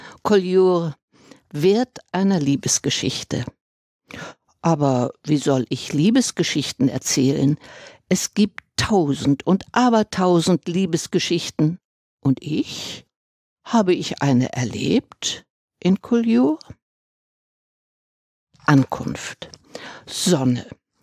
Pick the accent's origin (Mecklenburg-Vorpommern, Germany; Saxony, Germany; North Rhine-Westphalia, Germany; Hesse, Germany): Saxony, Germany; Dresden; born there; ich bin in Dresden geboren.